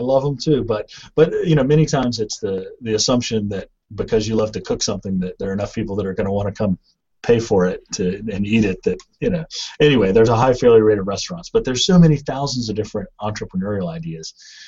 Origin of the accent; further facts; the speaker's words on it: Boone, North Carolina, United States; I was born in Boone, North Carolina, which is in the mountains, and I attended school there.